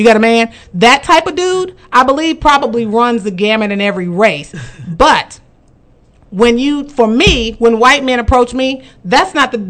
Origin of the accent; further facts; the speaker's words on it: Kansas City, United States; particularly with women in our age group growing up in Kansas City